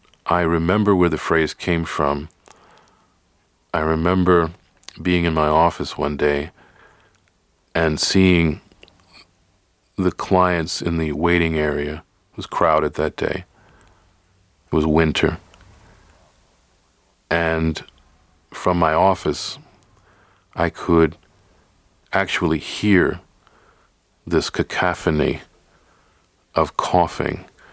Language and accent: English; New York City, New York, United States; I was born in the East New York section of Brooklyn, and I was raised in a public housing, mixed-income public housing, in that section of New York City.